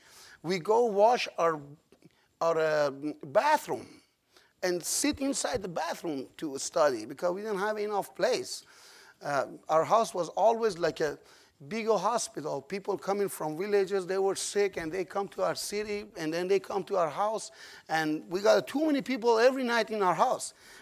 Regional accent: Iran; English is a second language; Looks everybody, American asked me, "Where are you from?" I said, "Texas of Iran." Weather is very close to the Texas, and it's hot. And we grew up over there in a Shia family.

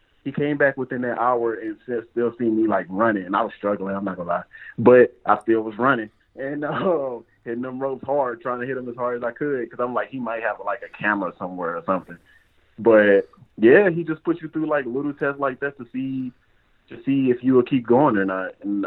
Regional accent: Missouri, United States; I knew he had a wrestling school in Missouri, and I'm from Missouri.

